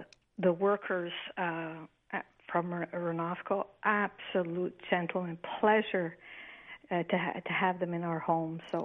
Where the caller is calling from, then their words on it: Montreal, Quebec, Canada; Yeah, NDG.